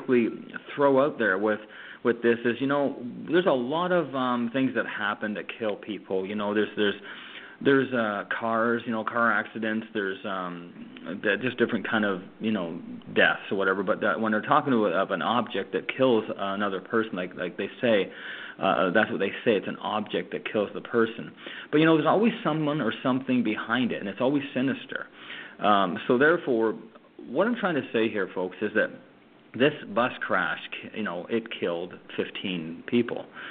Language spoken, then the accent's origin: English; Canada; I'm from Canada and you're from up close to there.